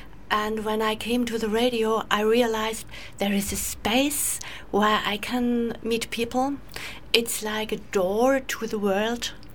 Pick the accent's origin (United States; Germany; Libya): Germany; I'm German